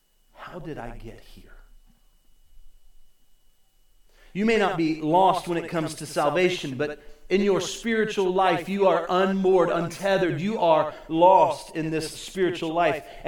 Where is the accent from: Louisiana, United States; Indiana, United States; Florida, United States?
Florida, United States; Orlando; In that moment, I know this city well. I was born and raised here in Orlando